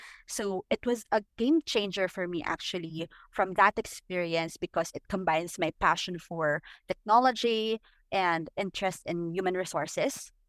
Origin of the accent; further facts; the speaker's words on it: Quezon City, Metro Manila, Philippines; Personally, I was born and raised in Quezon City. I don't know if you know, where are you located, but yeah, I'm Quezon City right now, currently.